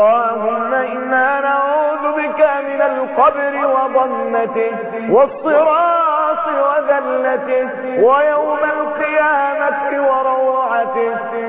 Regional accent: Egypt; بلادنا مصر

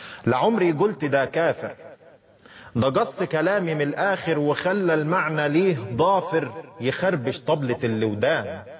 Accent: Alexandria, Alexandria Governorate, Egypt; أنا من جذور صعيدية، يعني الجذور صعيدة، بس أنا اتولدت في اسكندرية وعشت طول عمري فيها يعني.

